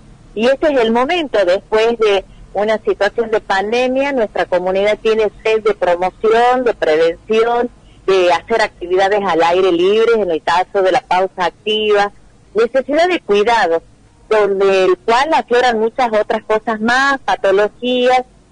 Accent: Tucumán, Argentina; nosotros como tucumanos

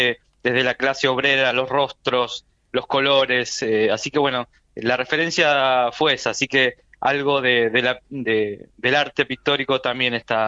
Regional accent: Berisso, Buenos Aires Province, Argentina; born there; now in La Plata, Argentina; yo soy de, digamos, de la región, soy nacido en Berisso y estoy hoy en día en La Plata. Nos consideramos productores o realizadores más de la provincia, más que de Capital Federal.

